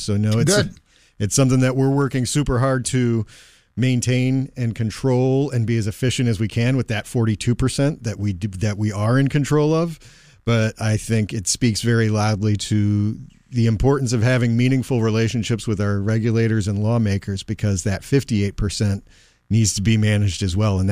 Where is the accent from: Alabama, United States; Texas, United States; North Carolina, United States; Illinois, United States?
Illinois, United States; Chicago; Oh, I'm from Chicago. There's no ketchup on hot dogs.